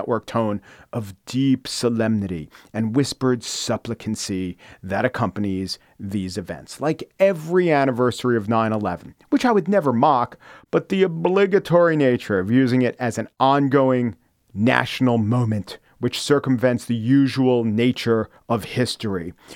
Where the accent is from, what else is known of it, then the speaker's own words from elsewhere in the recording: United States; but as an American, it is my birthright and something of my responsibility to not have reverence for the sovereign